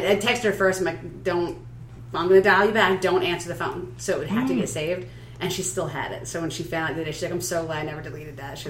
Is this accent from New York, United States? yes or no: yes; New York, United States; I grew up on Long Island, about 10 minutes from Nassau Coliseum, so we grew up with WWF.